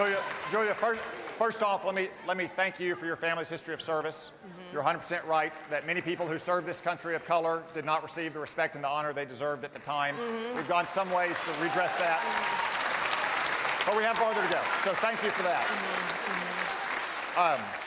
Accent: Arkansas, United States; Like where I grew up in Yale County, we don't have options like that. It's either the public school or homeschooling.

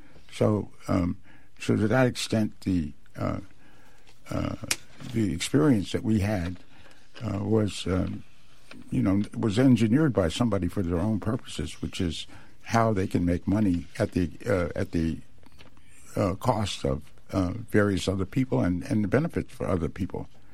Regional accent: Philadelphia, Pennsylvania, United States; Well, I was born in the Bottom, which was the area of Philadelphia where poor people lived.

